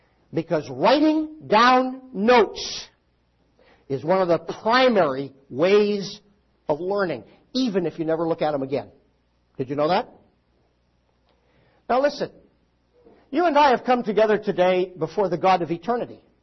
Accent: Livonia, Michigan, United States; My hometown, actually, in Livonia, a few years ago

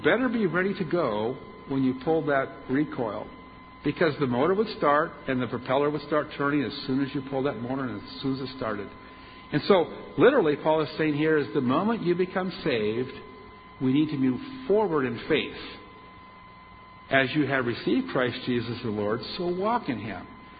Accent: Minnesota, United States; when I was a child, I grew up in Minnesota.

